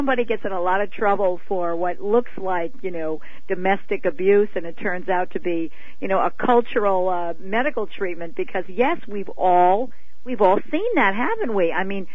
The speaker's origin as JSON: {"language": "English", "town": "New York City", "region": "New York", "country": "United States", "said": "I'm from New York City, and I did my internship in New York City"}